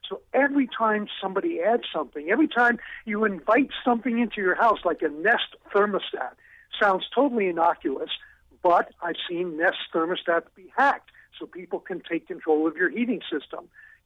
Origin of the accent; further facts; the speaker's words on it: New York, United States; I mean, I'm a New Yorker originally, right? You jaywalk.